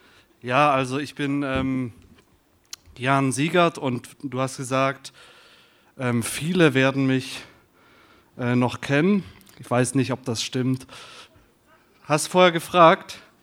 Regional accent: Stuttgart, Baden-Württemberg, Germany; Aber ich komme wie immer aus Stuttgart. Ich kam die ganze Zeit aus Stuttgart.

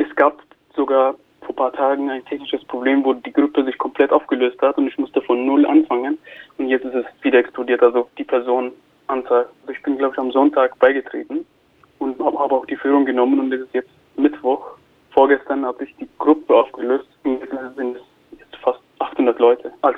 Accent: Ethiopia; now in Germany; Ich lebe hier seit 11 Jahren, glaube ich. Ich komme ursprünglich aus Äthiopien. Ich komme von einem Land, was komplett schwarz war und bin halt in ein Land gekommen, was hauptsächlich weiß ist.

